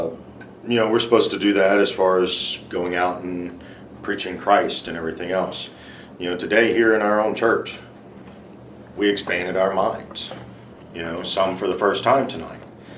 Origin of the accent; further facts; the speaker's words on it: Sulphur, Louisiana, United States; I grew up in Sulphur, Louisiana